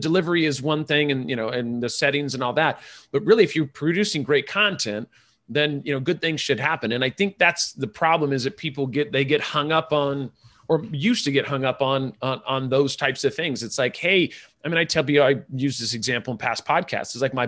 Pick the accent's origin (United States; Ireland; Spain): Ireland; and I'm Irish, so it's a good relationship 98% of the time.